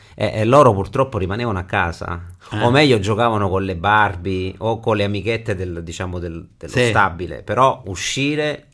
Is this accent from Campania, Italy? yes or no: yes; Naples, Campania, Italy; Poi essendo napoletano c'era molto dialetto napoletano.